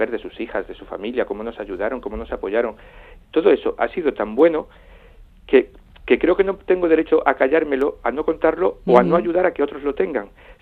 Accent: Andalusia, Spain; soy andaluz y nos vamos a que se hinche de tocar el tambor en las procesiones de mi pueblo.

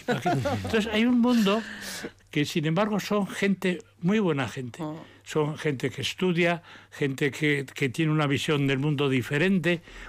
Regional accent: Basque Country, Spain; Que no tenemos que pensar que somos más, como vasco, los más listos del mundo.

